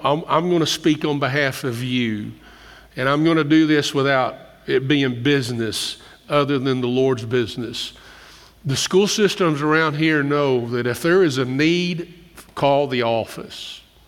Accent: Summersville, West Virginia, United States; There's a guy I grew up with in Summersville.

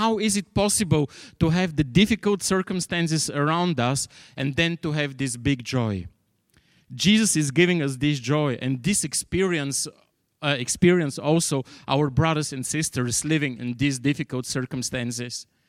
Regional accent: Bulgaria; I grew up in the People's Republic of Bulgaria.

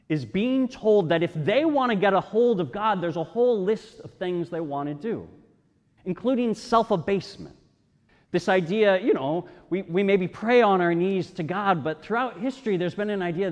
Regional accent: Albuquerque, New Mexico, United States; Where I grew up in Albuquerque, New Mexico, there's a little tiny church out in the country where there's a hole in the ground

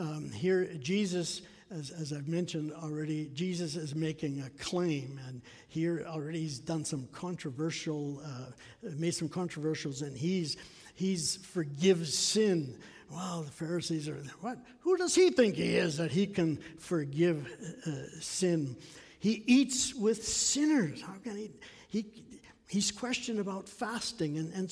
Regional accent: Victoria, British Columbia, Canada; I remember growing up in Victoria that on the Sunday

